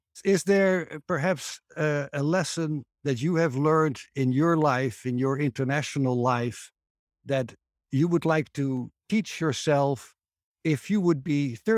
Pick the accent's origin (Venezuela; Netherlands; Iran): Netherlands; now in Arizona, United States; I'm your host. I'm originally from the Netherlands, happily residing in the beautiful Grand Canyon state of Arizona.